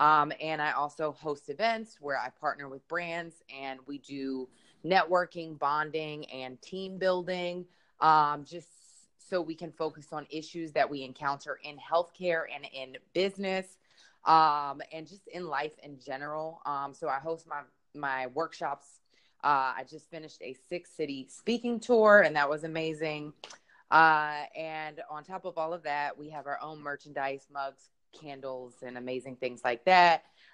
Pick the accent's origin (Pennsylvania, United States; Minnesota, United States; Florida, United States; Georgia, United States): Pennsylvania, United States; Philadelphia; I'm a critical care traveling registered nurse. I'm from Philadelphia, Pennsylvania.